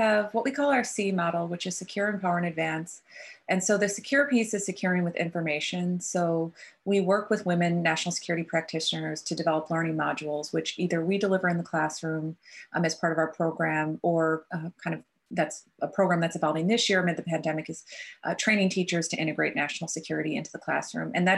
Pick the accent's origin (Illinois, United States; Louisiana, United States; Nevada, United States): Illinois, United States; And I'm originally from the Midwest. I returned to Illinois to work in what I guess I thought was international security.